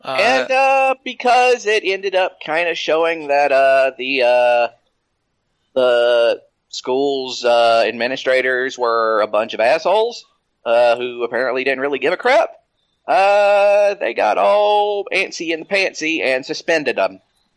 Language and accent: English; Georgia, United States; Now we got a couple of stories from my home state of Georgia.